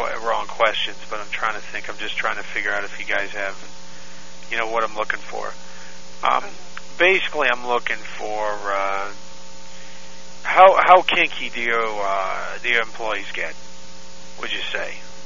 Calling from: Westerville, Ohio, United States; Right now I'm calling from the Kinko's over in Westerville.

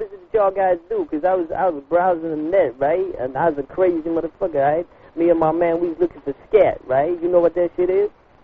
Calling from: Brooklyn, New York, United States; We is up in Brooklyn, you know?

